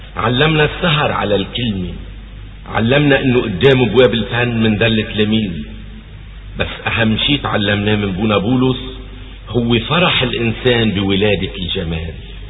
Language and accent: Arabic; Antelias, Mount Lebanon, Lebanon; بضيعتنا أنطلياس نجهلنا من طفولتنا التايهة